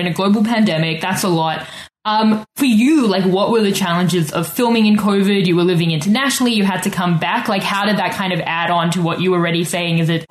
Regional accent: Victoria, British Columbia, Canada; I'm from Victoria.

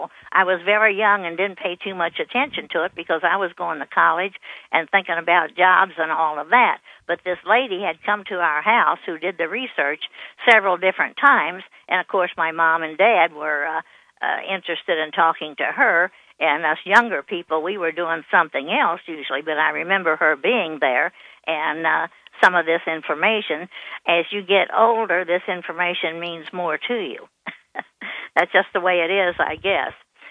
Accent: Evansville, Illinois, United States; born there; And so anyhow, I was born in Illinois, a small town, Evansville.

